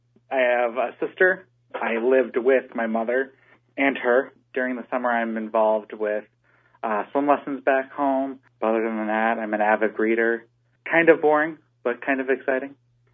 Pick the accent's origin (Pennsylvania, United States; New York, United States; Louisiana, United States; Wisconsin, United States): Wisconsin, United States; Ashwaubenon; I grew up in Green Bay, Wisconsin, actually in a suburb of Green Bay, Ashwaubenon, and that's where I went to high school, at Ashwaubenon High School